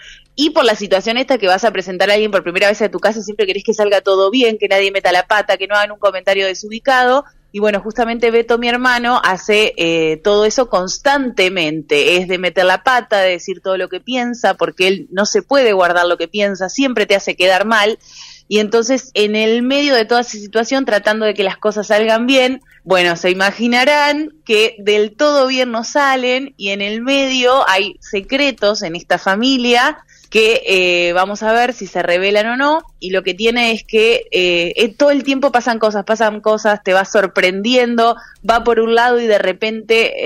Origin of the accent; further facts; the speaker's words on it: Gualeguaychú, Entre Ríos, Argentina; que también soy de Gualeguaychú